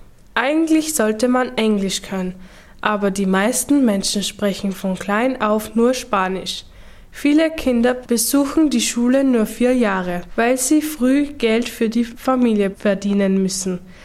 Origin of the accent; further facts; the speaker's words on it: Dominican Republic; bin aus der Dominikanischen Republik. Das Land befindet sich in der Nähe des Äquators, genauer gesagt in der Karibik auf der Insel Hispaniola.